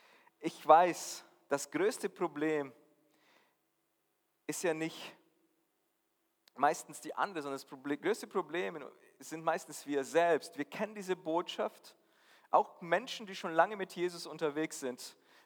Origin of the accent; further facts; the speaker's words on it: Brazil; German is a second language; now in Germany; Ich als Brasilianer, an diesem Wetter, an diese dunkle Zeit, muss ich ehrlich zugeben, habe ich mich noch nicht dran gewöhnt. Auch wenn ich jetzt schon fast mein halbes Leben hier bin